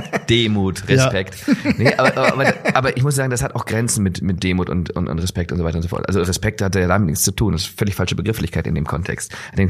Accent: Remscheid, North Rhine-Westphalia, Germany; ich komme ja aus Remscheid

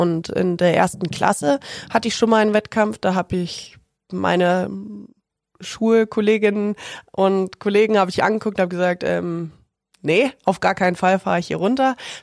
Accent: Ilmenau, Thuringia, Germany; In der Stadt, wo ich aufgewachsen bin, Ilmenau ist die mit einer der erfolgreichsten Rodel- und Bobstädte der ganzen Welt

